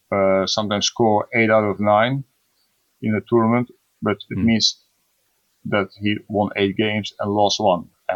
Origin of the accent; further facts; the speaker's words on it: Netherlands; Netherlands in the Budapest Olympiad. So, of course, a special match because, Italy is playing against my home country.